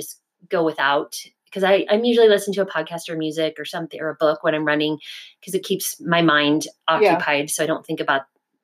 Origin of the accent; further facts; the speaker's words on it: Florida, United States; And I grew up in Southern Florida where you could play outside all year round.